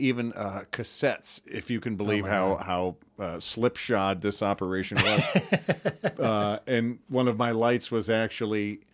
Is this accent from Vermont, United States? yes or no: yes; Brattleboro, Vermont, United States; I was lucky in where I grew up in Brattleboro, Vermont. There was one of the two radio stations in Brattleboro that was a stone's throw from my parents' house.